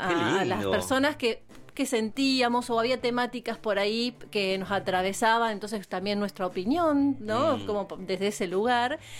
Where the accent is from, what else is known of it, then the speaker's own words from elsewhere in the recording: Pigüé, Buenos Aires Province, Argentina; yo vengo de Pigüé, entonces en Pigüé tuve la posibilidad de trabajar desde muy chiquita en lo que eran radios FM en esa época.